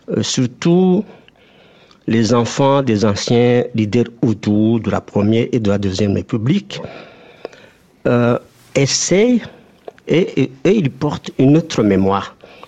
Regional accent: Rwanda; now in Belgium; quand je visite mon pays d'origine, puisque je vis en Belgique depuis 1995

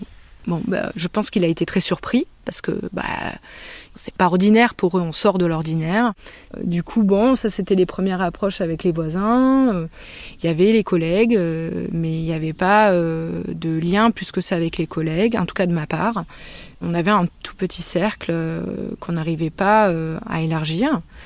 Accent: Marseille, Provence-Alpes-Côte d'Azur, France; also born or lived in Paris; Moi, je dis que je suis marseillaise, je parle pas forcément de mon passage à Paris, j'ai vécu 5 ans à Paris

